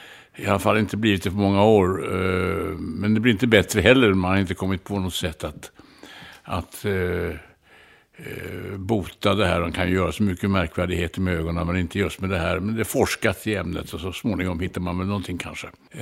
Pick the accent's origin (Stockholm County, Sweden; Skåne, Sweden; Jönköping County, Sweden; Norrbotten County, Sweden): Stockholm County, Sweden; Stockholm; Jag föddes ju på Kaptensgatan på Nedre Östermalm i Stockholm. Sen bodde vi ju på Norrbackagatan och innan dess på Lilla Essingen.